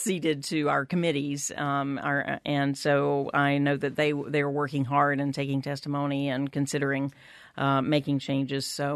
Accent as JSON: {"language": "English", "region": "Georgia", "country": "United States", "tie": "born or raised there", "said": "Actually, I was born in the South. I grew up in the state of Georgia."}